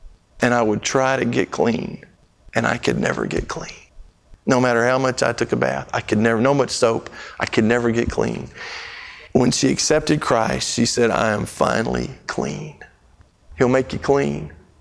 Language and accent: English; Brazil; I grew up in Brazil.